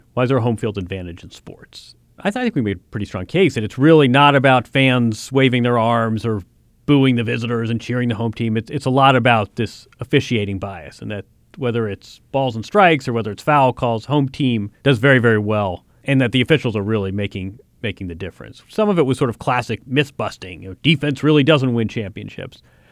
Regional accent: Midwest, United States; That was a friend I grew up with in the Midwest

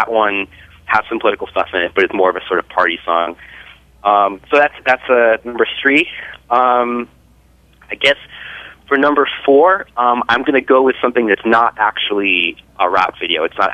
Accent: Mid-Atlantic, United States; I'm personally from the East Coast, Mid-Atlantic. I grew up with New York-style pizza

